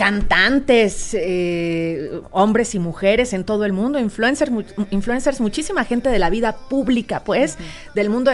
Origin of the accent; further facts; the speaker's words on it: Mexico; a mí como mexicana